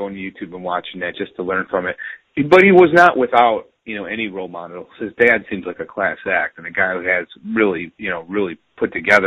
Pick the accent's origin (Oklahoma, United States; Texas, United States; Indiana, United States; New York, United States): Oklahoma, United States; he played high school in my hometown, which is Oklahoma. He played at Richards, which I grew up not far at all away from there.